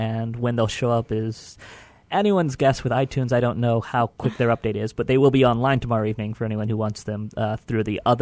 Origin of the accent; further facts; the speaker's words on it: Houston, Texas, United States; Hi, I'm here from Houston, Texas every month.